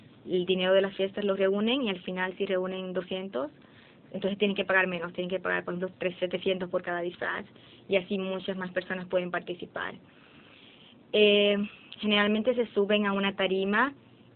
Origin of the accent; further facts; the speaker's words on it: La Vega, Dominican Republic; soy de la República Dominicana, exactamente de La Vega, que queda cerca de Santiago, en la región norte del país.